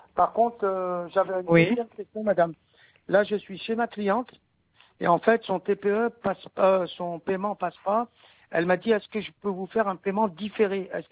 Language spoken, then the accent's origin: French; Lyon, Auvergne-Rhône-Alpes, France; Moi, je suis de Lyon, madame. Hein. Je suis à Lyon.